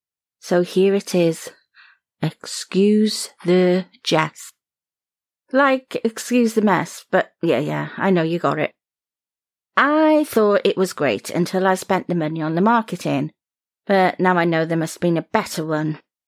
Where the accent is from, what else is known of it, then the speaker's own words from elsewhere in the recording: Cardiff, Wales, United Kingdom; I'm from Cardiff, UK, and if I'm honest, getting a little bored of it. And not just because I haven't been able to leave here for a year.